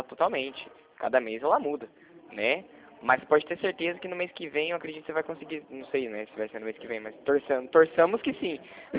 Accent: Mogi Guaçu, São Paulo, Brazil; eu sou daqui de Mogi Guaçu, tá?

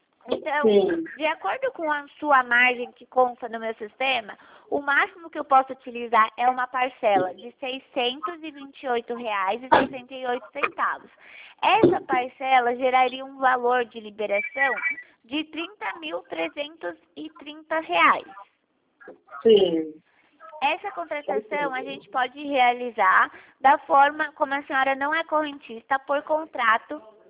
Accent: São Paulo, Brazil; eu sou de São Paulo, tá?

